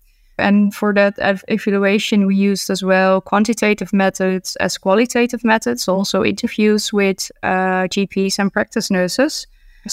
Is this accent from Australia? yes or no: no; Netherlands; So, I come from the Netherlands, and here we have implemented a physical activity program for cancer survivors in 14 GP practices.